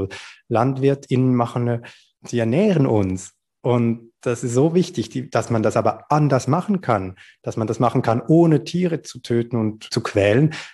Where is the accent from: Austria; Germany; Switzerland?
Switzerland; Es ist eine halbe Stunde von Zürich entfernt, also meine Heimatstadt, da ist meine Schwester, meine Eltern, ganz viele Freunde von mir.